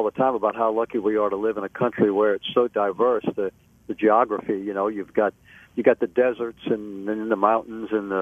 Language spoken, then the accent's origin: English; New Orleans, Louisiana, United States; You know, I'm from New Orleans.